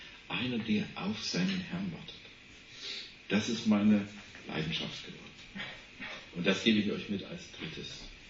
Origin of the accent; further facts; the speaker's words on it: East Germany, Germany; Der lebt im Westen, ich bin hier im Osten aufgewachsen.